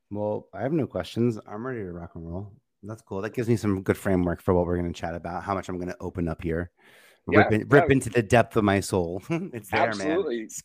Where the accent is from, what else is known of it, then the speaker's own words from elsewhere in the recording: Staten Island, New York, United States; I knew there was another life outside of New York. Because, like, New York was my headquarters. I'm from Staten Island.